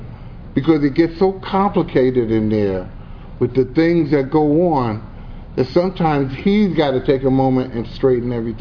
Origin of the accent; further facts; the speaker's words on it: New York, United States; And I'm from New York.